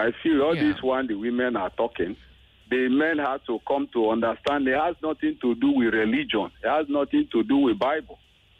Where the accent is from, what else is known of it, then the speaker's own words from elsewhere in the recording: Benin, Edo, Nigeria; Yeah, I'm from Benin.